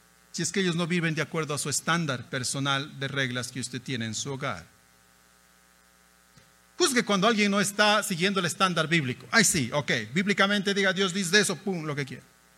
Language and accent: Spanish; Ecuador; Mi hogar es un hogar mezclado totalmente. Mi esposa es gringa, yo soy ecuatoriano.